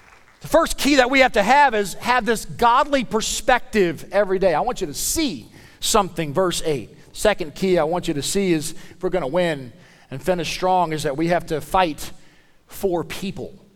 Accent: New Orleans, Louisiana, United States; I'm from South Louisiana. You can forgive me for that. I was outside, raised outside of New Orleans. I got a lot of Cajun friends on the bayou.

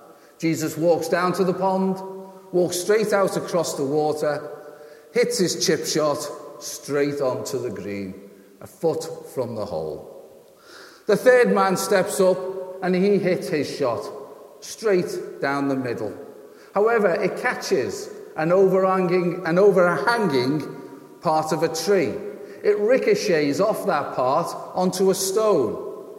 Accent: England, United Kingdom; the comprehensive school, as we English call them.

